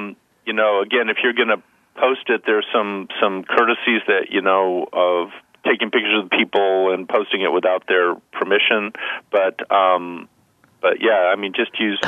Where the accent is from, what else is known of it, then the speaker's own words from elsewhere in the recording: California, United States; I'm Californian, and we take everything pretty laid back.